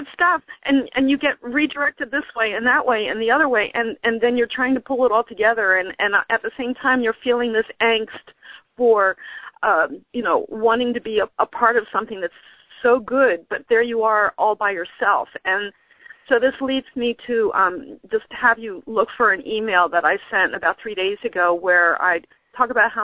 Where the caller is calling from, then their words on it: Pennsylvania, United States; I'm calling from near Philadelphia in Pennsylvania, USA.